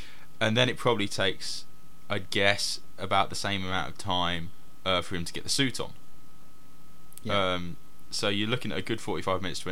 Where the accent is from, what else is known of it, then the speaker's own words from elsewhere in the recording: United Kingdom; I'm British. For British people, comic books means the Beano and the Dandy, or people of my age anyway.